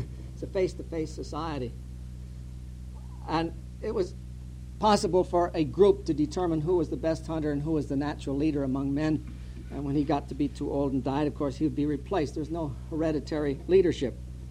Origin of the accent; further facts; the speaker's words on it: Rhode Island, United States; Down where I come from Narragansett Bay, which has a higher carrying capacity certainly than the tundra